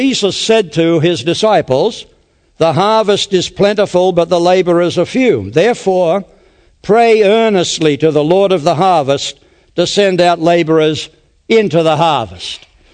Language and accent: English; Australia; But nevertheless, we are from Australia. We tell folks we're half and we're half.